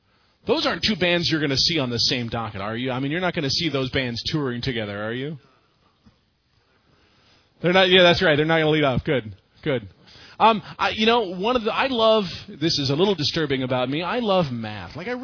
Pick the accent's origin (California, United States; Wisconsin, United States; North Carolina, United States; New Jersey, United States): California, United States; also born or lived in Nebraska; You know, I grew up here in Southern California. For all intents and purposes, like, I'm a California boy.